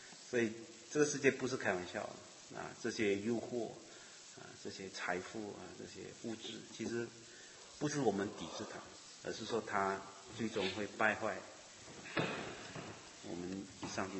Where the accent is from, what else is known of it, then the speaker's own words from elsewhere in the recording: Malaysia; 我在马来西亚从小在教会长大